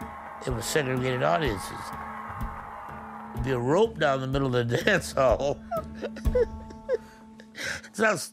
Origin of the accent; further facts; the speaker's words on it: Los Angeles, California, United States; I was young. I was raised in Los Angeles. So when I went south, that was quite an experience for me.